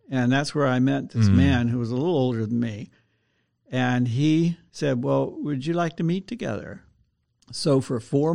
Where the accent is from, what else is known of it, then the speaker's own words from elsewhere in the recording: Greeley, Colorado, United States; also born or lived in Texas; So, yeah, I grew up in Texas, and then I grew up in Colorado.